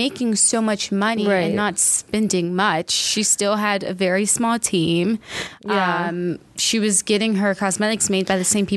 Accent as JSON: {"language": "English", "region": "California", "country": "United States", "said": "And I'm from California."}